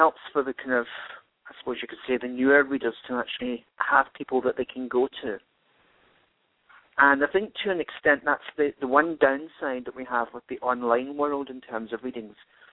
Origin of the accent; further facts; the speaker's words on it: Glasgow, Scotland, United Kingdom; Well, I'm very direct and very blunt, and part of that is because I grew up in Glasgow doing readings in pubs and clubs.